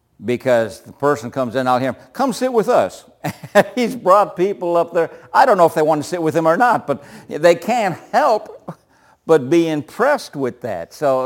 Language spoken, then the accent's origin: English; Illinois, United States; No one cares that I came from Illinois. No one cares when I started preaching.